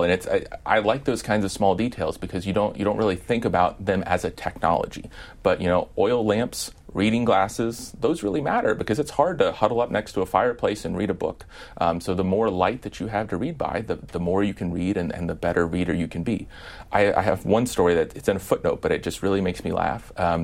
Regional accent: Midwest, United States

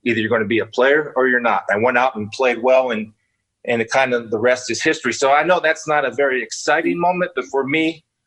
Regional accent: Canton, Ohio, United States; but I'm from Canton, Massillon area.

